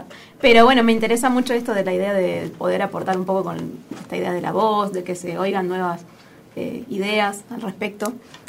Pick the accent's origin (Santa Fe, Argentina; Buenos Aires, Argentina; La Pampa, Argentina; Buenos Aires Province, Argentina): La Pampa, Argentina; Santa Rosa; Sí, soy de acá de Santa Rosa.